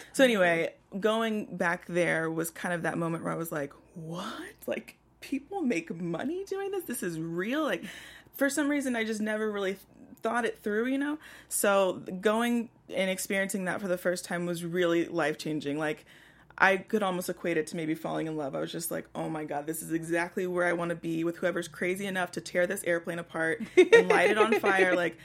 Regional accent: Houston, Texas, United States

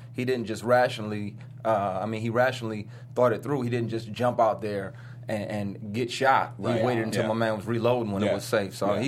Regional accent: Flint, Michigan, United States; also born or lived in Detroit; I did grow up in Flint, though. I did. I got to claim my, you know, they'll talk about me if I don't claim home.

